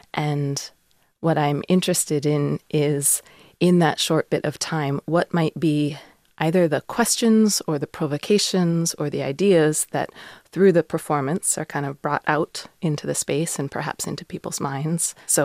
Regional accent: Alaska, United States; I grew up in the woods. I grew up on Denaina land, which is down on the Kenai Peninsula.

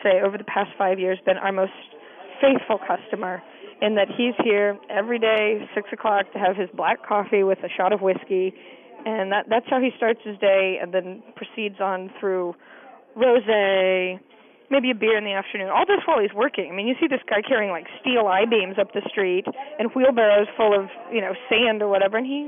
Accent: California, United States; I kind of insisted on putting it on the menu just because I was from California

